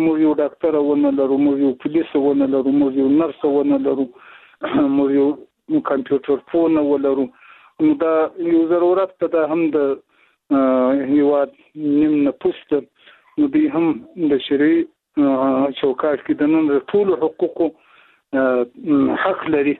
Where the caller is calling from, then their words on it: Shajoy, Zabul, Afghanistan; هم د زابل ولایت شاجویل ولسوالۍ سره په اړیکه کې یم